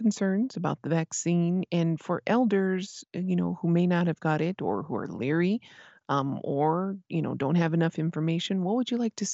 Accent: Isleta Pueblo, New Mexico, United States; from Isleta Pueblo.

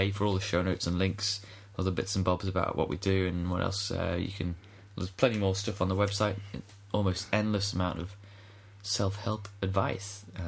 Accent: Bebington, North West England, United Kingdom; He was from the Wirral. He's from Hoylake. I'm from Bebbington.

